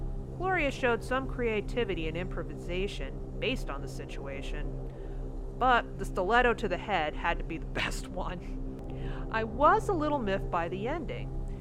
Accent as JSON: {"language": "English", "region": "New England", "country": "United States", "tie": "born or raised there", "said": "but I grew up in New England and have a little bit of a bias."}